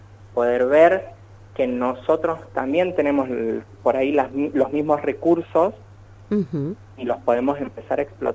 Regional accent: Mendoza, Argentina; yo originalmente soy mendocino, entonces conozco Mendoza, conozco todo el interior de mi provincia natal

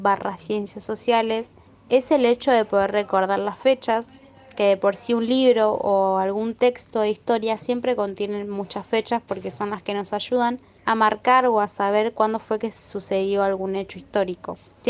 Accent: Bajo Flores, Buenos Aires, Argentina; estudio en Madre del Pueblo y soy de Bajo Flores.

